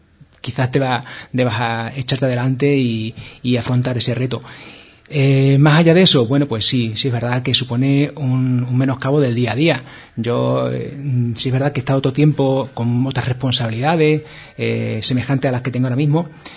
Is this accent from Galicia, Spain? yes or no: no; Guareña, Extremadura, Spain; also born or lived in Badajoz / Mérida; a mí cuando me preguntan de dónde eres, yo siempre voy a decir Guareña, independientemente de que haya vivido o viva en Badajoz, viva en Mérida o haya vivido en otras zonas de Extremadura.